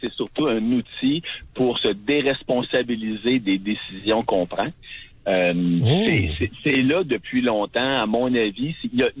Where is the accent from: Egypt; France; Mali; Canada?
Canada; Quebec; moi je suis Québécois, Canadien, Français, né ici au Québec